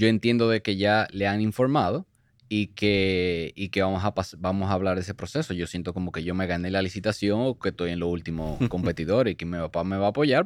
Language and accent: Spanish; Dominican Republic; yo soy dominicano, yo soy la sexta generación en tabaco.